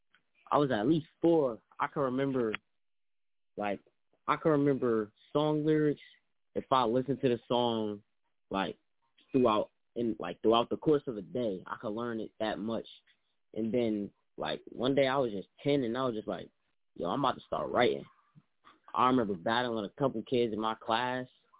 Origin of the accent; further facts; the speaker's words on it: Jersey City, New Jersey, United States; also born or lived in Elizabeth; I was born in Elizabeth, but I'm from Jersey City. I did my first, most of my first everything out there.